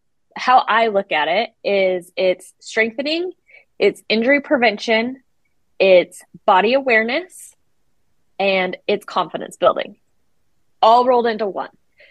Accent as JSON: {"language": "English", "region": "Idaho", "country": "United States", "tie": "born or raised there", "said": "So I grew up in Idaho. That's where I'm still located with my husband and our three dogs. Grew up on a farm"}